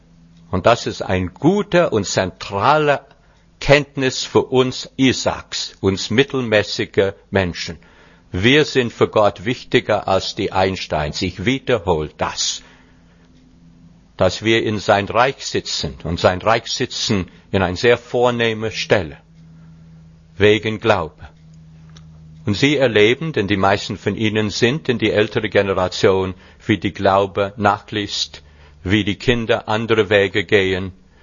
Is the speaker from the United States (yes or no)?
yes; United States; now in Germany; Ich bin keine Patriot, ich lebe hier in Deutschland, ich bin keine, die mit einer Fahne das. Aber ich bin Amerikaner geblieben